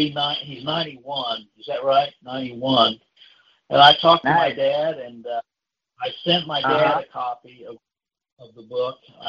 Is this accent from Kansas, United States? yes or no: yes; Overland Park, Kansas, United States; So, that's where I was brought up. I was raised in Overland Park, Kansas. That's where I went to school.